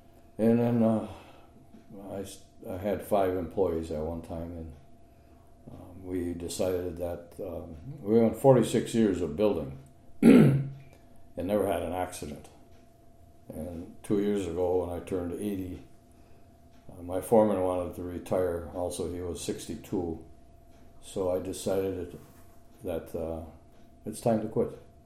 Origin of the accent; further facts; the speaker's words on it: Caspian, Michigan, United States; now in Ontonagon, United States; I'm originally from Iron River area, Caspian. I got transferred here serving with the federal government, U.S. Forest Service.